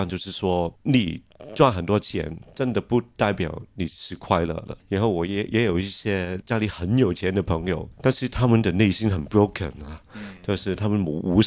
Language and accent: Chinese; Hong Kong; 因为呢，我在香港这个城市长大